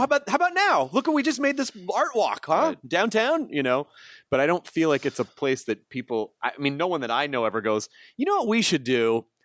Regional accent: the South, United States; now in Los Angeles, United States; Like, you know, when I'm from the South and I'd go home, people are like, oh, it must be pretty fucked up there, huh, LA?

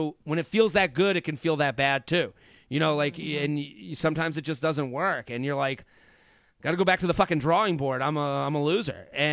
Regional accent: Boston, Massachusetts, United States; No, I'm from Boston.

